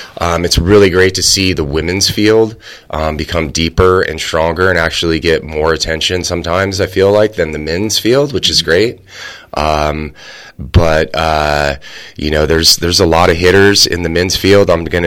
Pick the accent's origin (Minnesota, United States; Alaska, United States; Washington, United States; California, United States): California, United States; I'm from Northern California.